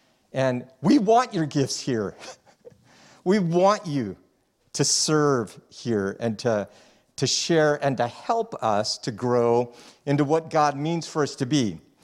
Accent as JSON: {"language": "English", "region": "Texas", "country": "United States", "tie": "born there", "said": "And so, you know, I was born in Texas."}